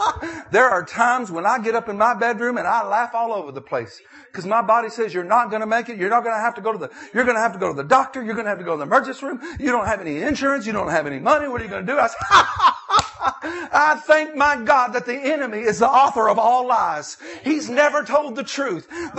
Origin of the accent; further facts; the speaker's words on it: Nashville, Tennessee, United States; Y'all know I'm from Nashville.